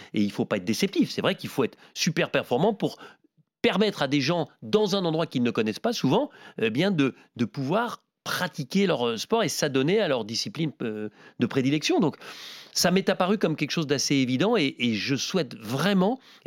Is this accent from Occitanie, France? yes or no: yes; Montauban, Occitanie, France; now in Toulouse, France; Alors, vous savez que moi, je viens de Montauban, on est à Toulouse, c'est pas pareil.